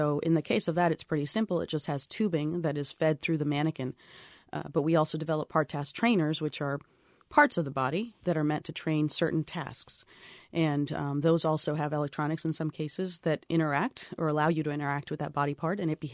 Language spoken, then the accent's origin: English; Florida, United States; I grew up in Central Florida, and I went away to college wanting to be a doctor.